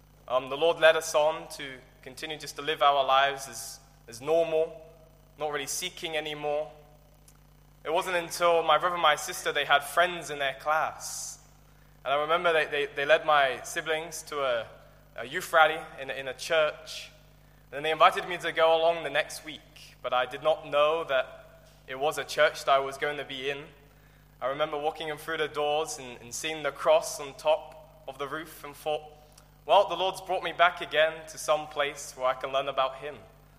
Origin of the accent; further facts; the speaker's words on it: Exeter, South West England, United Kingdom; I'm from Exeter in England, and I was not born in a Christian home.